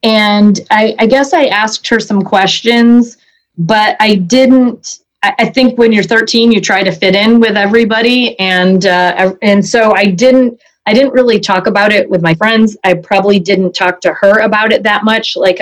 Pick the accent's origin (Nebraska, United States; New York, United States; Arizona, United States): New York, United States; I'm 54 and I'm from Central New York.